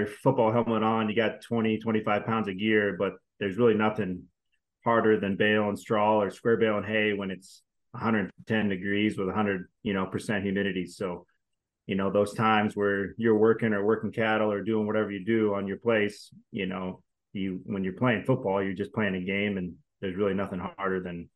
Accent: Iowa, United States; Yeah, from Iowa. They're like, oh, are you a farmer? I'm like, well, yeah, I came from a farm.

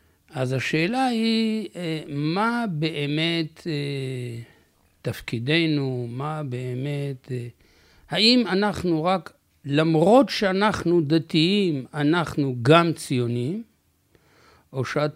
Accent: Tel Aviv, Tel Aviv District, Israel; אני גדלתי בצפון תל אביב

